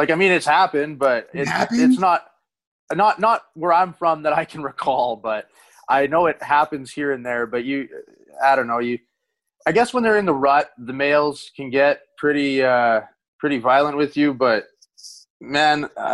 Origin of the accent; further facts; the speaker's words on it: Bonnyville, Alberta, Canada; I grew up in Bonnieville, so town's about 6,000 people. Yeah, I guess it's quiet. It was an oil field town, so a lot of people come there for work, working out of town and stuff.